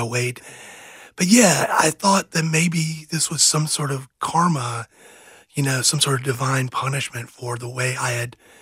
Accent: Georgia, United States; Yeah, I grew up in a Deep South family.

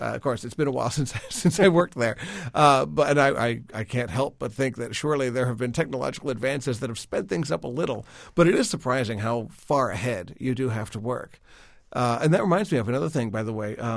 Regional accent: Tucson, Arizona, United States; And the other one was for the Southwest. I grew up in Tucson.

